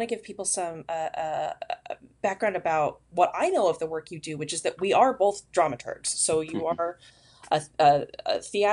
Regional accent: Anaheim, California, United States; Yeah, and it didn't for me because I was from Anaheim.

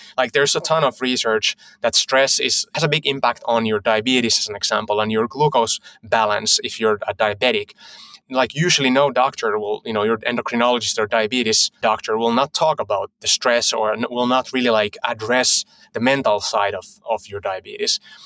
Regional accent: Finland; moved away as an adult; now in United States; I'm from Finland originally. So I moved to the States in 2018 with Meru Health, with my current company. But way back, I studied computer science, did my undergrad and graduate studies in Finland.

